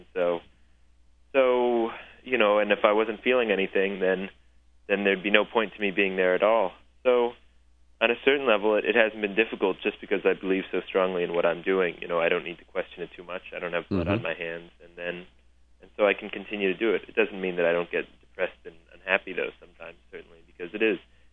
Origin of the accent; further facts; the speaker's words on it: Washington, D.C. area, United States; growing up in America, you have where I grew up in the suburbs of D.C.